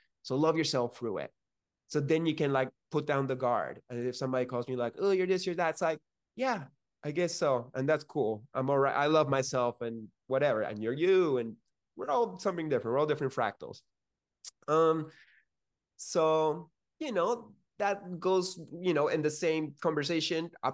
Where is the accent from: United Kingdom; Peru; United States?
Peru; growing up in Peru, yes, Latino culture is very macho.